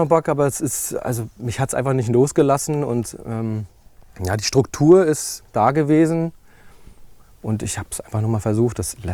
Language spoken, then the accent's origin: German; Mecklenburg-Vorpommern, Germany; also born or lived in Berlin; Ich komme aus Mecklenburg, bin da geboren und aufgewachsen. Hab dann eine Ausbildung im technischen Bereich gemacht. Bin dann auch nach Berlin gezogen, habe da viele Jahre gewohnt.